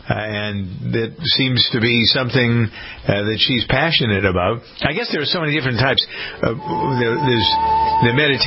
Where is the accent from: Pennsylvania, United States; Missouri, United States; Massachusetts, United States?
Massachusetts, United States; Framingham; Framingham, Massachusetts, my hometown, has a man who's won the lottery twice in the past 10 months.